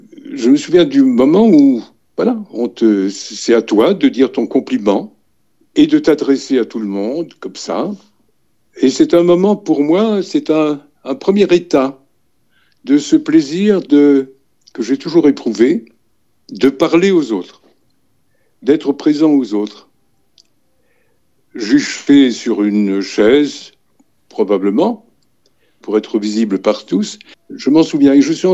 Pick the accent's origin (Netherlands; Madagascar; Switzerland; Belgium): Belgium; Lessines, Wallonia; born there; Je suis belge, hein, je suis né à Lessine, là où est né René Magritte. J'ai terminé mes études, c'est-à-dire les humanités gréco-latines anciennes, à l'Athénée Royale d'Ixelles, donc Bruxelles.